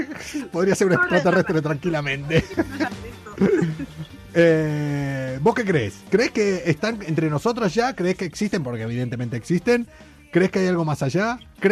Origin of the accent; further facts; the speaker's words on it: Madrid, Community of Madrid, Spain; yo soy madrileño de toda la vida